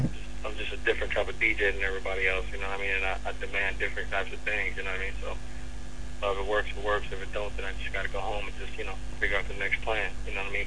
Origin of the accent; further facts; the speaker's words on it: West Coast, United States; We're from the West Coast, you know what I mean?